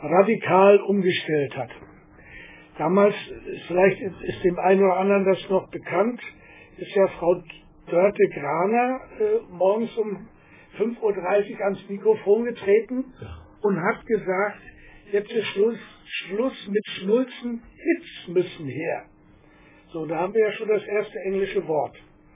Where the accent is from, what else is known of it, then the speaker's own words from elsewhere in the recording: Northern Germany, Germany; Das ist uns aber als Deutsche im Allgemeinen und als Norddeutsche im Besonderen zu wenig.